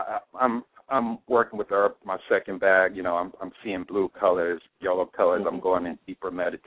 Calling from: Atlanta, Georgia, United States; I'm calling from Atlanta.

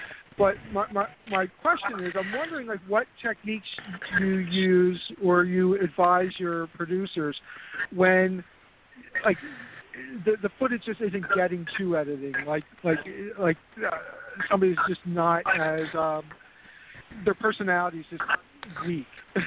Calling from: Philadelphia, Pennsylvania, United States; Hey, Simon … calling from Philadelphia.

